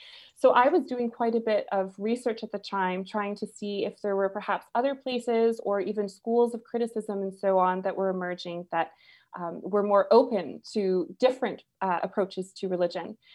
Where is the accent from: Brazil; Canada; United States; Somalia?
Canada; Toronto, Ontario; moved away as an adult; now in St Andrews, United Kingdom; my world was very much in Canada, born and raised in Toronto, I had hoped to stay there.